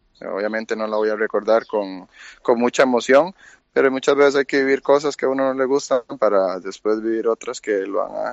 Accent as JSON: {"language": "Spanish", "country": "Costa Rica", "said": "Yo soy costarricense."}